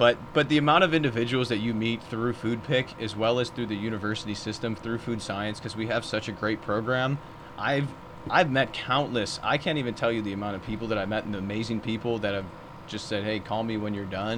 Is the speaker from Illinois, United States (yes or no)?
yes; Illinois, United States; born there; Because I was born in Illinois.